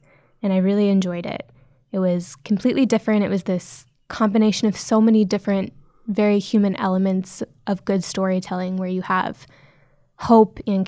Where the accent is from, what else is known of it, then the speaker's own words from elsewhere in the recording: Nebraska, United States; Like, I grew up in Nebraska. I know tornadoes, but wildfires?